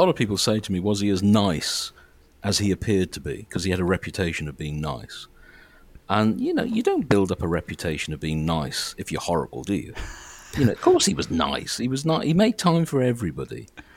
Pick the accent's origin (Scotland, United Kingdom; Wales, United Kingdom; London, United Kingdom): Wales, United Kingdom; You know, I'm Welsh, he was Welsh.